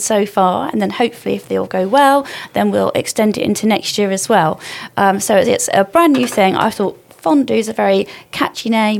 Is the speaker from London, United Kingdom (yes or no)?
no; Bristol, South West England, United Kingdom; born or raised there